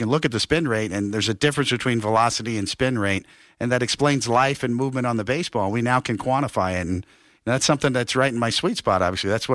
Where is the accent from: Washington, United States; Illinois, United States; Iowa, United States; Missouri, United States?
Missouri, United States; Kansas City; As a youngster, I was a kid from Kansas City, Missouri, that had never been to New York.